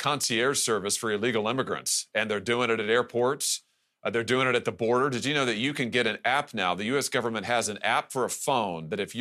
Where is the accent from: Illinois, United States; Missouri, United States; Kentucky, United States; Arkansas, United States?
Missouri, United States; just take my home state of Missouri.